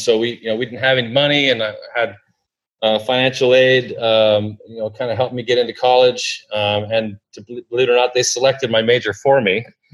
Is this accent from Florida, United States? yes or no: no; San Jose, California, United States; also born or lived in Portland; I'm from San Jose. San Jose is where I grew up. And born in Portland, but didn't live there long. Grew up in San Jose.